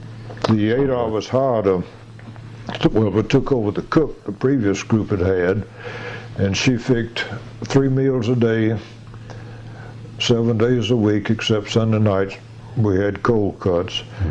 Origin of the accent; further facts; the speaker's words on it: the South, United States; since I was from the South, I had put Charleston Navy Yard